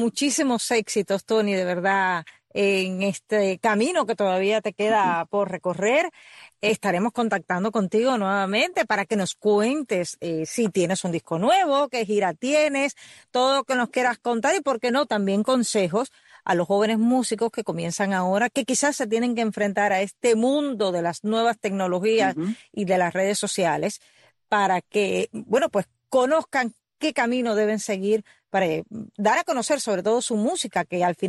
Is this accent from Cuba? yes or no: yes; Sancti Spíritus, Cuba; la tierra del Espíritu Santo.